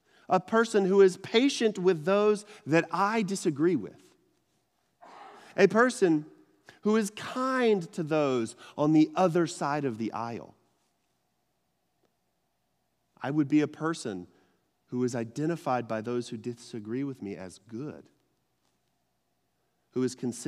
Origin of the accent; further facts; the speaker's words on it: Texas, United States; Now, I'm from Texas. I don't know if you know that or not, y'all. I'm from Texas.